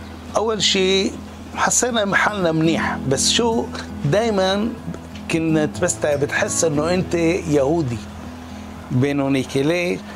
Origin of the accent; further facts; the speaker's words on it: Beirut, Beirut Governorate, Lebanon; خلقت ببيروت بسنة 1954 ببيروت، بعدين سكنت بالوادي، هونيك أكترية اليهود كانوا ساكنين وادي أبو جميل. ورا شي سنتين انجبروا أهلي يتركوا بيروت ويسكنوا